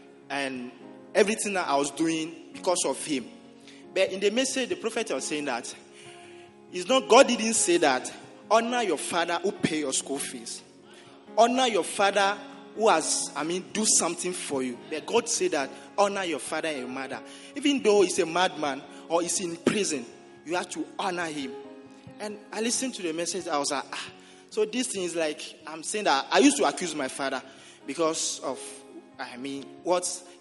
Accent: Togo; I'm from Togo. So all these things happen in Togo.

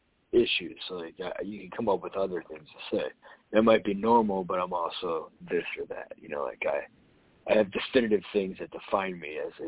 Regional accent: Florida, United States; Well, my response to that is I grew up in South Florida.

